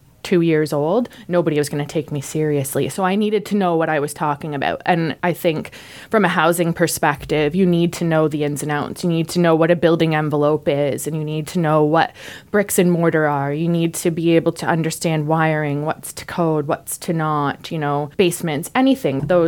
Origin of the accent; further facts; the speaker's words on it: Garden Hill, Ontario, Canada; now in Camborne, Canada; So I grew up in Garden Hill. I went to school in Coburg High School, St. Mary's High School